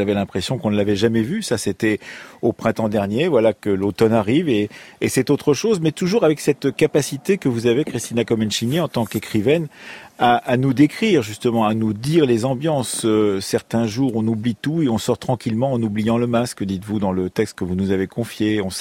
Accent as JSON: {"language": "French", "country": "France"}